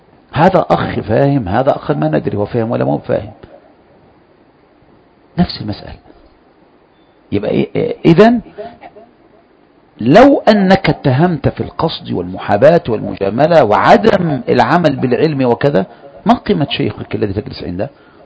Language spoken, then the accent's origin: Arabic; Egypt